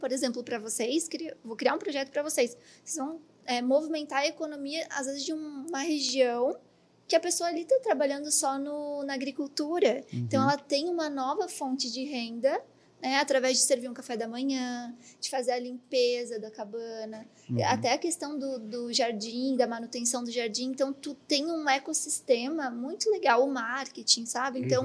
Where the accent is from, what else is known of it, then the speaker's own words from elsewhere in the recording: Urubici, Santa Catarina, Brazil; also born or lived in Paraná; ah, eu sou de Urubici